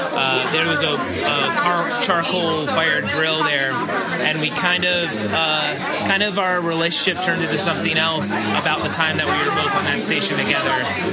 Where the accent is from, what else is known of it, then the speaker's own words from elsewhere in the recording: East Coast, United States; I'm originally from the East Coast, so I grew up with seasons